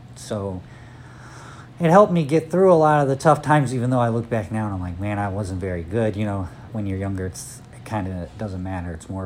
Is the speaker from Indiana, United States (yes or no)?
no; Cleveland, Ohio, United States; My first day of high school, I had two kids come up to me and ask me if I was from Cleveland. And when I said yeah, they asked me if I could get them drugs.